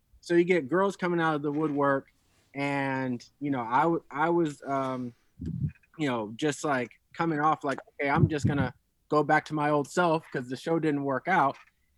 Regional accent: Rialto, California, United States; also born or lived in Las Vegas; So I grew up in Rialto, California. I went to go play football at NLB in Las Vegas. So I lived in Vegas for 12 years.

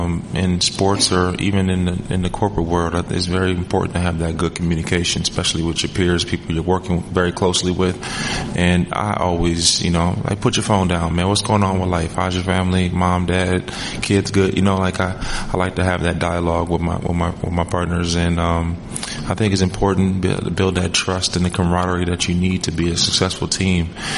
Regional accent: Minnesota, United States; I mean, growing up in Minnesota when it was days like this, which was always like days like this and you couldn't go outside, you had to amuse yourself somehow.

